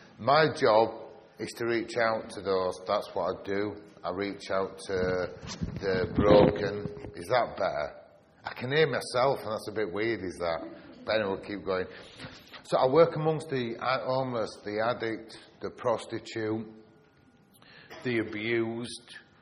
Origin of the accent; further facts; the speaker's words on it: Bradford, Yorkshire and the Humber, United Kingdom; As I said, I'm from Bradford. If anybody doesn't know Bradford, it's the fifth or sixth largest city in the UK.